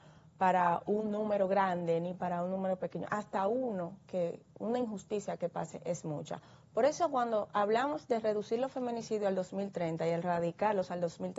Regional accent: Dominican Republic; Como dominicanos somos número uno en el béisbol.

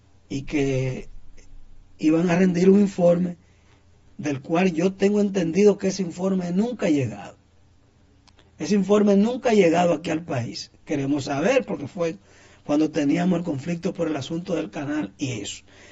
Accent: Oviedo, Pedernales, Dominican Republic; yo soy nacido y criado en Oviedo, Pedernales, a 49 kilómetros de la frontera. Y visito la frontera a cada rato

